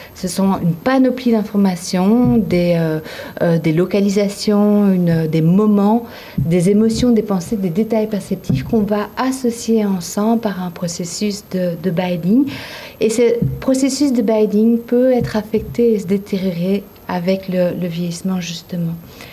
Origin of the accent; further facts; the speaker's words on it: Belgium; Je viens de Belgique aussi, comme Noël.